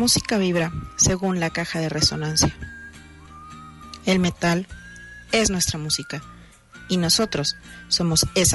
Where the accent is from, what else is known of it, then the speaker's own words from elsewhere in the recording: Mexico; El día de hoy volamos una vez más hacia mi tierra, exactamente hacia México